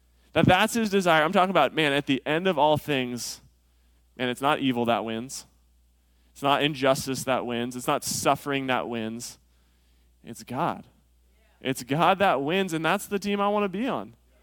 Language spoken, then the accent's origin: English; California, United States; I grew up in California. I love surfing.